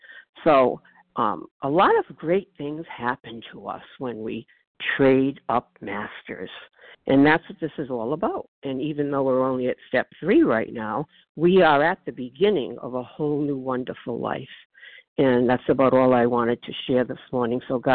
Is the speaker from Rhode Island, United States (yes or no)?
yes; Rhode Island, United States; I'm from Rhode Island